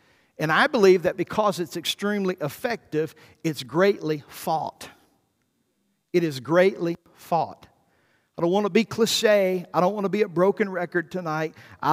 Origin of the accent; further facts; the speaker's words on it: the South, United States; because I'm from the South and I'm from the country